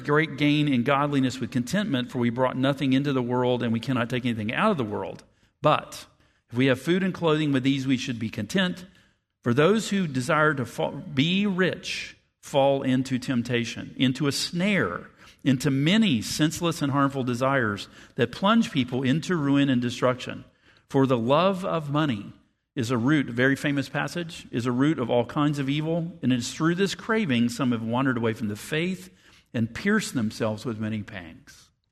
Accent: West Virginia, United States; also born or lived in Atlanta, Georgia; I was born in Atlanta, Georgia. I was raised in West Virginia, where the joke is there's more guns than people

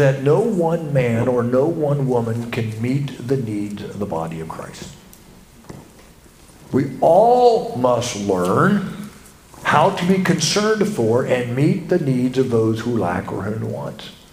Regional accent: Oklahoma City, Oklahoma, United States; I'm from Oklahoma City there visiting today, and I want you to know everybody in my church, Oklahoma City, wants to send a greeting to you guys here.

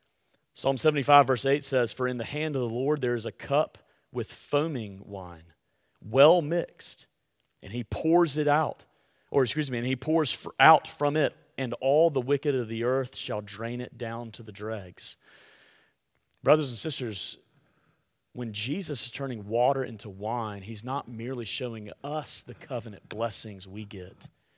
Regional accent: Alabama, United States; Yeah, it's terrible. I'm from Alabama.

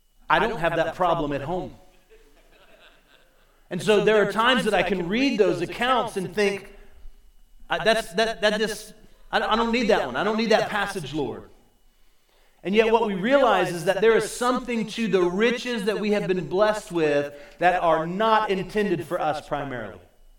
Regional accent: Orlando, Florida, United States; In that moment, I know this city well. I was born and raised here in Orlando

